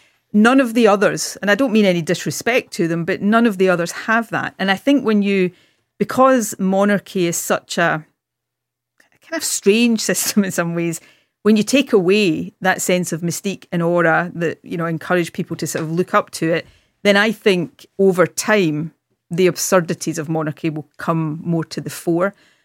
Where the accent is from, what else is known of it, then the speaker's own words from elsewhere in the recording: Scotland, United Kingdom; when I was a kid growing up in Ayrshire in the west of Scotland